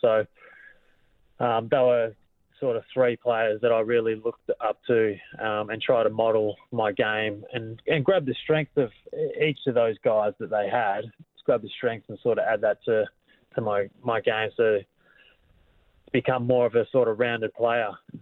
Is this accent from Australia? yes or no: yes; Bunbury, Western Australia, Australia; I'm originally from Bunbury, so my dad was an avid East Fremantle supporter. So I remember coming up from Bunbury.